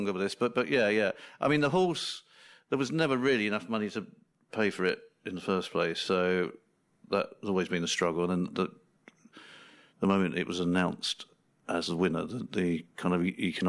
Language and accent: English; Chigwell, East of England, United Kingdom; I was brought up in Chigwell in Essex, which, you know, beyond that railway line is just fields and orchard and fields.